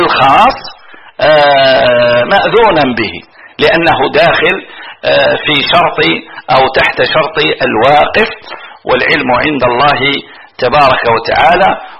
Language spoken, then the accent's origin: Arabic; Algiers, Algiers Province, Algeria; وعندنا في الجزائر العاصمة أكبر مقبرة وهي معروفة مشهورة